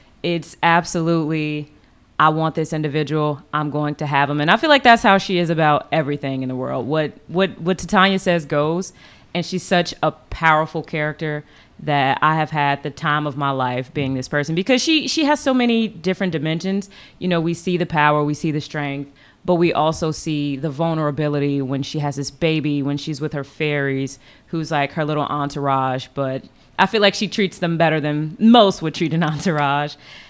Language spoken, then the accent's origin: English; Chicago, Illinois, United States; I'm originally from Chicago.